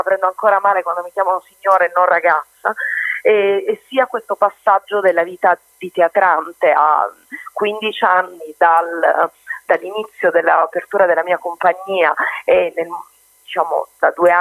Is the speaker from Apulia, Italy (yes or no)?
yes; Bari, Apulia, Italy; poi io sono di Bari, quindi non è una cosa molto usuale